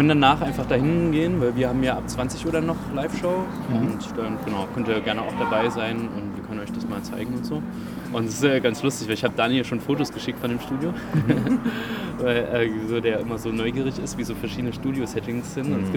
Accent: Weimar, Thuringia, Germany; also born or lived in Halle; now in Leipzig, Germany; Ich bin ja hier in Weimar aufgewachsen und habe voll lange eigentlich so hier gelebt, als meine anderen Freunde alle schon nach Leipzig und Berlin gezogen sind

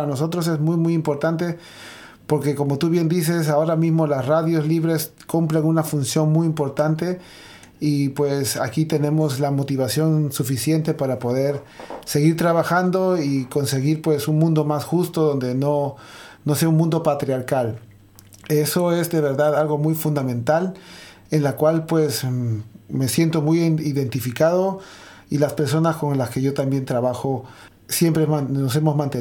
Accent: Junín, Peru; soy de origen Pumpu, vengo de Junín, del departamento del centro del Perú también.

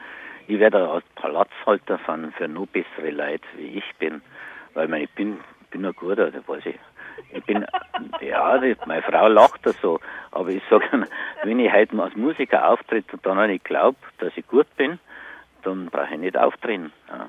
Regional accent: Bavaria, Germany; Ich bin ein Niederbayer, ich muss mich auch nicht verkleiden

